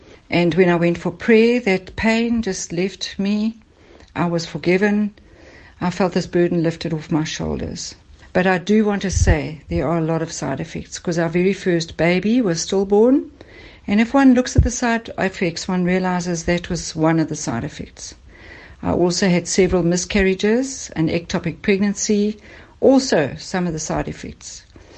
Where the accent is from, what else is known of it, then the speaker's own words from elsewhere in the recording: Johannesburg, Gauteng, South Africa; now in Ballito, South Africa; I come originally from Johannesburg. I've been living in Ballito for about 20 years, or in Natal for about 20 years now.